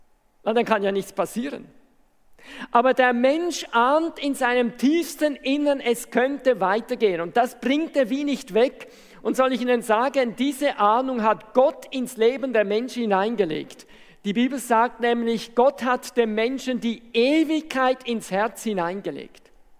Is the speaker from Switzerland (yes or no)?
yes; Switzerland; Also bei uns in der Schweiz sagt man dann zum Beispiel, dann sehe ich die Radieschen 2 Meter von unten.